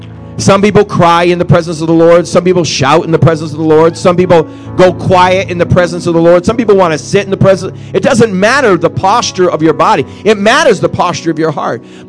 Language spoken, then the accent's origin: English; Massachusetts, United States; I grew up in Massachusetts, and I remember our house where I grew up